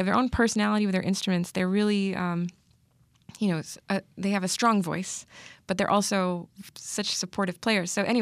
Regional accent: Northeast, United States; now in Nashville, United States; When I moved down to Nashville, you know, I'm from the Northeast.

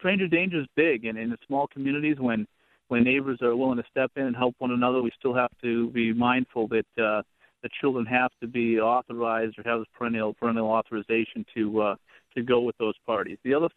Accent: Boston, Massachusetts, United States; I grew up on the East Coast in the city of Boston, which was a larger metropolitan area

